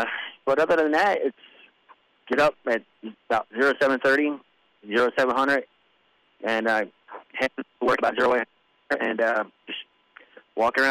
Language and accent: English; Philadelphia, Pennsylvania, United States; Don't get me wrong, I am from Philly, so you know, I have a plethora of food where I'm from